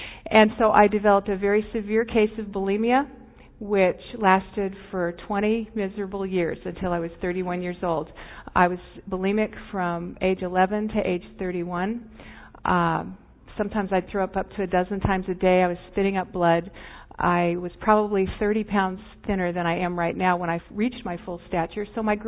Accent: Riverside, California, United States; I grew up in Riverside.

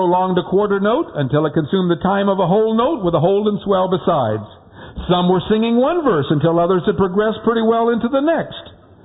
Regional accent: California, United States; born there; I was born in California, so I can say that. We liberal Californians, we introduced pump organ into the church service.

